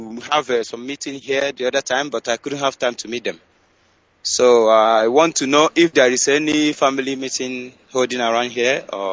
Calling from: Lausanne, Vaud, Switzerland; I'm calling from Lausanne, Switzerland.

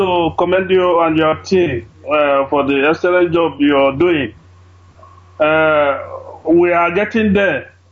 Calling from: Liverpool, North West England, United Kingdom; I'm calling from Liverpool.

